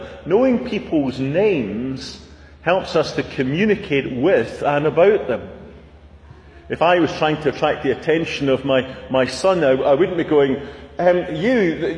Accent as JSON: {"language": "English", "town": "Falkirk", "region": "Scotland", "country": "United Kingdom", "tie": "born or raised there", "said": "He came from my hometown of Falkirk."}